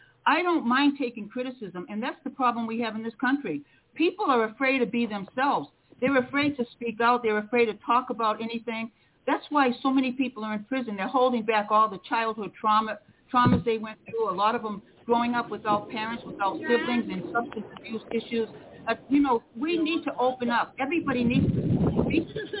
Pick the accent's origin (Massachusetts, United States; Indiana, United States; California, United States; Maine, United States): Massachusetts, United States; Osterville; My home was built on Cape Cod, where I grew up in Osterville.